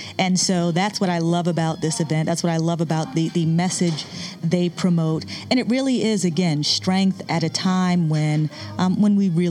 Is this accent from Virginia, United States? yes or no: no; Syracuse, New York, United States; I know for me, growing up in upstate New York, I'm originally from Syracuse